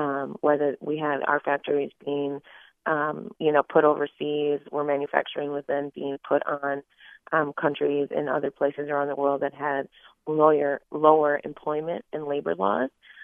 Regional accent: Flint, Michigan, United States; Yeah, well, I'm originally from Flint, Michigan. Was born there in the 80s and saw the economic disinvestment from the auto industry that really happened about the end of the 1970s.

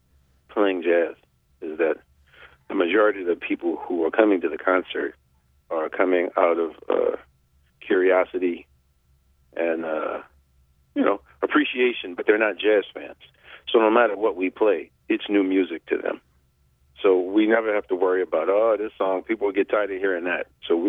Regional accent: New Orleans, Louisiana, United States; now in New York, United States; I never heard of the fences till I moved to New York, but growing up in New Orleans, we used to go hear

